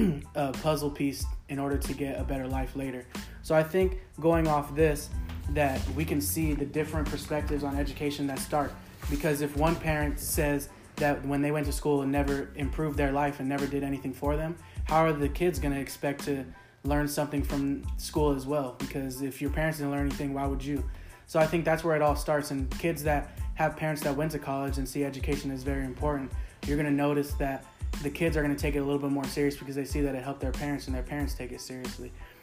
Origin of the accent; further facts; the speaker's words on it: Imperial Beach, California, United States; I'm from Imperial Beach, California, and went to Mar Vista High School.